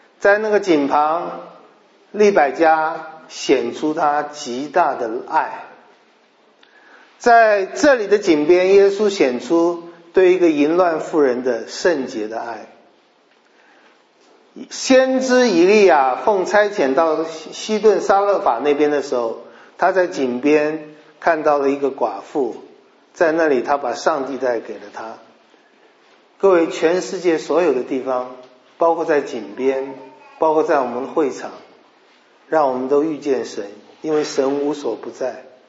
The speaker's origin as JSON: {"language": "Chinese", "region": "Hubei", "country": "China", "said": "我听到乡音就顺眼，讲湖北话都是我的朋友，我是湖北人。"}